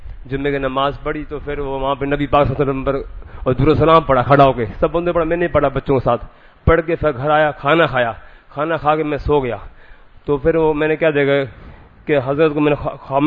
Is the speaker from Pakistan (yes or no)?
yes; Bhiria City, Sindh, Pakistan; بھریا city سے. بھریا city Kandiaro کے قریب جو ہے.